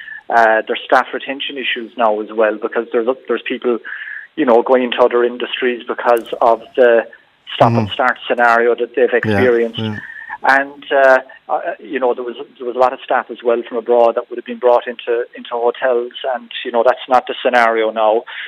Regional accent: Kenmare, Munster, Ireland; So I'm from Kinmare, and I suppose since I got married, I'm spending my time between Kinmare and Killarney.

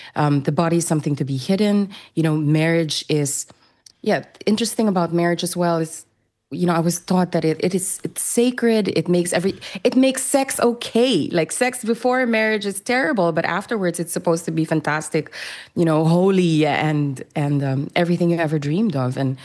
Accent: Philippines; So I grew up in the Philippines, and it's extremely conservative, extremely Catholic.

